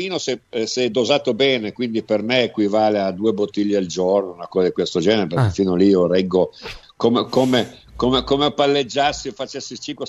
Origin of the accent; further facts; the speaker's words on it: Tuscany, Italy; da toscano